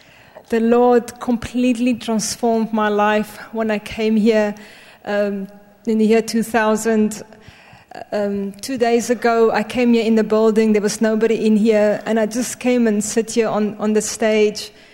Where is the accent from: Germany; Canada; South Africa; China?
South Africa; born there; Where I was born in South Africa, we drive on the left side of the road.